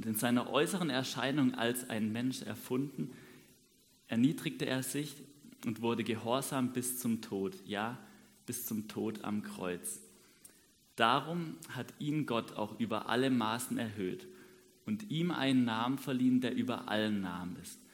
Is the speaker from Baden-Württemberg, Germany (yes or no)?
yes; Massenbach, Baden-Württemberg, Germany; now in Adelzhofen, Germany; Ich komme aus Massenbach, lebe gerade in Adelzhofen und ich fange im April mit dem Lehramtsstudium an.